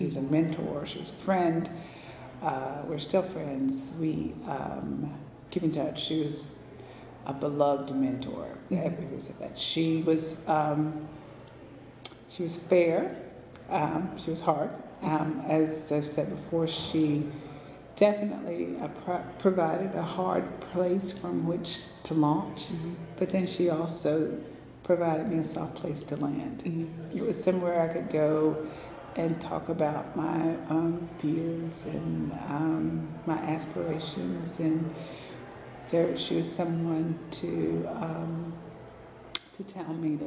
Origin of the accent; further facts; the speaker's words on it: Monroeville, Alabama, United States; now in Greenville, United States; I grew up in Monroeville, Alabama. I currently live in Greenville, Mississippi.